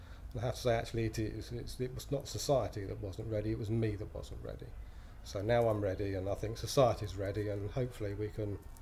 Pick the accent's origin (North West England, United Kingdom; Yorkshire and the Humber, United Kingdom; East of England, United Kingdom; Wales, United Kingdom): East of England, United Kingdom; Bedford; I'm 48 years old and I'm from Bedford.